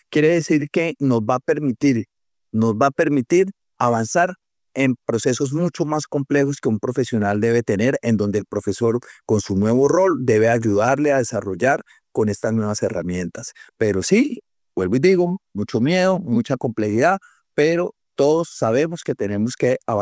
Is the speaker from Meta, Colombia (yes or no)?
yes; Villavicencio, Meta, Colombia; soy nacido en Villavicencio, aquí tengo mi familia, mi madre, pues de clase media-baja, soy hijo de una mujer cabeza de hogar, con muchos recursos.